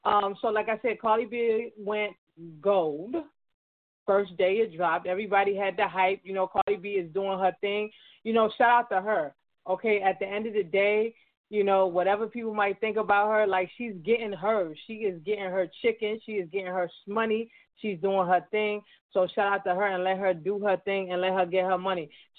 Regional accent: Nigeria; even though I'm not from South Africa, but I am Nigerian, though.

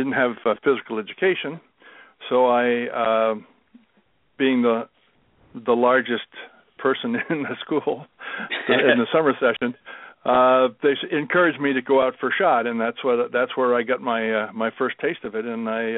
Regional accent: Vermont, United States; moved away as an adult; now in Winnipeg, Canada; Well, I live in Winnipeg, Manitoba, Canada, and I'm an expat because I'm originally from Vermont.

